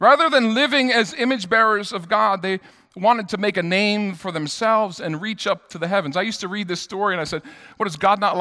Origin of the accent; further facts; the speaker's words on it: New York, United States; All right, I'm a New Yorker. I can do this.